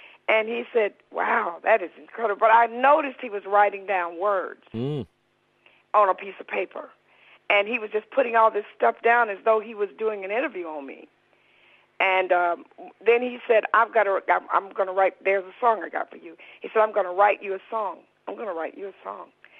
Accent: Alabama, United States; we were very, very poor family growing up in Alabama.

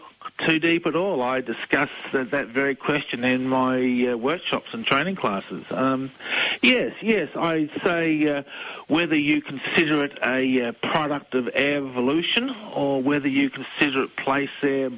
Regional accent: Australia; also born or lived in United States; now in England; Fairly new to England. I'm from Australia, as you can tell by the accent.

